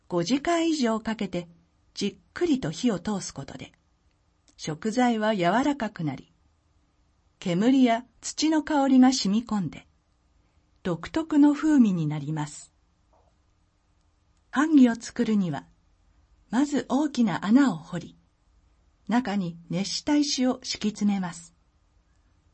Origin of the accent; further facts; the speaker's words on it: New Zealand; Japanese is a second language; now in Japan; 今回も私の出身国であるニュージーランドの文化を紹介したいと思います。